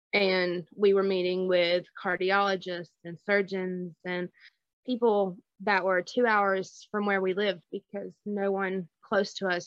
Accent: Georgia, United States; We are from Northeast Georgia.

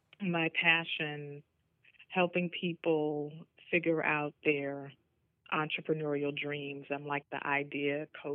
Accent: New York City, New York, United States; I grew up in an urban environment. I grew up in New York City in the Bronx.

